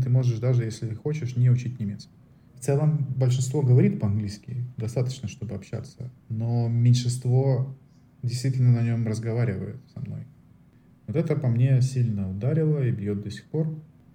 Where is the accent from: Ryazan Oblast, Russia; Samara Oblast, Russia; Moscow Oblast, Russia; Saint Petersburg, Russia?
Saint Petersburg, Russia; moved away as an adult; потому что мы из Петербурга, второго такого города в мире нет. Грубо говоря, я из как бы Питера переехал в деревушку, как бы хорошо обустроенную, чистую, безопасную, но деревушку.